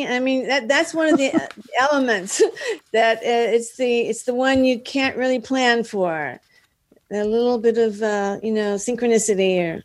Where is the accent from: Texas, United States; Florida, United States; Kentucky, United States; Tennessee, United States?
Texas, United States; Dallas; moved away as an adult; now in Los Angeles, United States; Yeah, I'm from Dallas. Yeah.